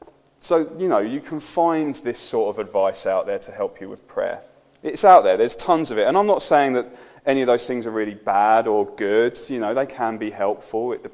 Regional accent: Birmingham, West Midlands, United Kingdom; No, I'm from Birmingham, so I can get away with saying it.

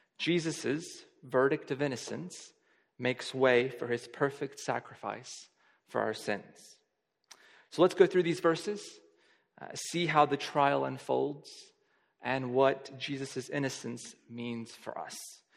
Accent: Texas, United States; I remember growing up in the States, and whenever I'd miss school because of an illness or something like

